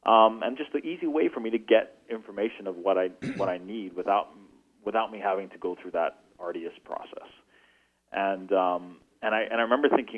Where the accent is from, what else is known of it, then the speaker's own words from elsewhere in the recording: Goa, India; English is a second language; now in Canada; I'm from Goa in India, which is a very small Portuguese colony on the west coast of India. Culture is very similar to Portugal, dialects, food.